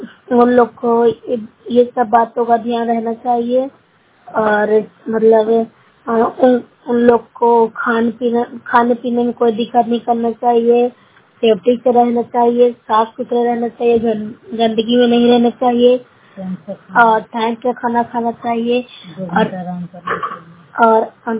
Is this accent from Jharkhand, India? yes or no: no; Nalanda, Bihar, India; मैं नूरसराय प्रखंड से बोल रही हूँ, जिला नालंदा की रहने वाली हूँ।